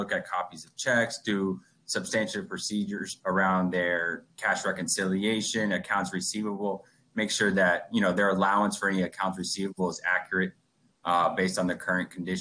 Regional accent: Miami, Florida, United States; now in Orlando, United States; So I was born and raised in Miami. I moved up to Orlando in 2016.

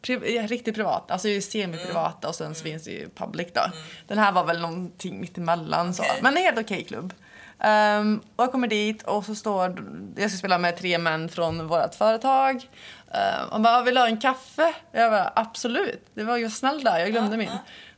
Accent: Sweden; För mig var det så här, jag kommer från Sverige. För i Sverige är vi ju hälsosamma

